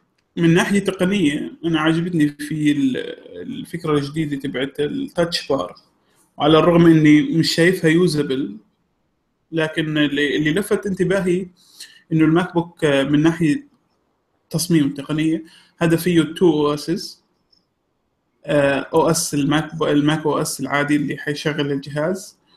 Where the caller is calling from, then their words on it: Saudi Arabia; فانا من السعوديه بسجل